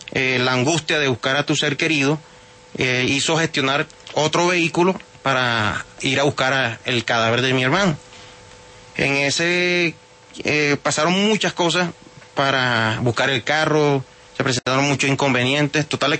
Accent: San Juan Nepomuceno, Bolívar, Colombia; soy oriundo de San Juan de Ponceno Bolívar.

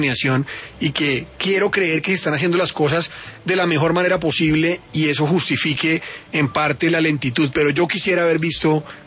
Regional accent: Tolima, Colombia; lo de Armero, que sí, fue un desastre, lo padecí en mi tierra

